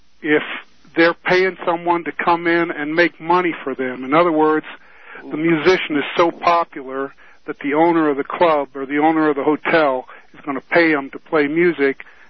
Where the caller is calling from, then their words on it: Boulder, Colorado, United States; I'm calling from Boulder, Colorado.